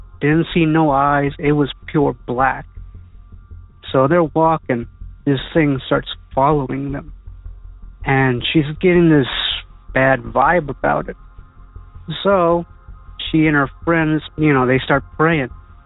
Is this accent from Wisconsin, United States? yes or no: no; San Benito, Texas, United States; I'm from San Benito, Texas.